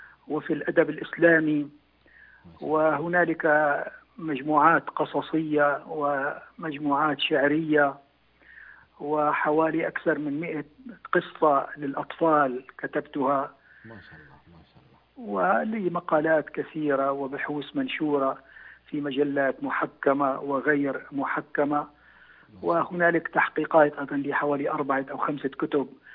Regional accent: Damascus, Damascus Governorate, Syria; وزارة الثقافة والإعلام عندنا في دمشق

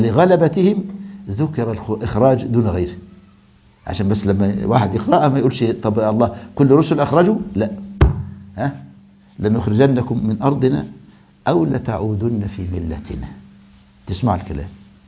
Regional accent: Egypt; عندنا في مصر

